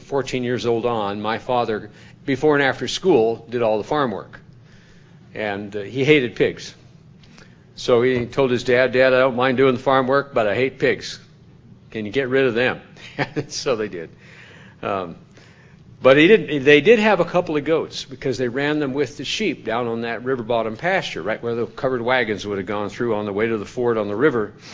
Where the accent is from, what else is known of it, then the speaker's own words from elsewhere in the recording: South Dakota, United States; We didn't have goats when I grew up in South Dakota. We were cattlemen. So we had cattle.